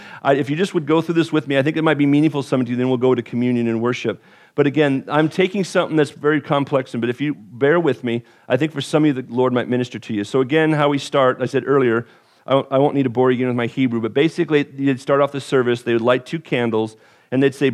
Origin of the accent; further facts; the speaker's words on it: California, United States; As a Californian, I can't stand winter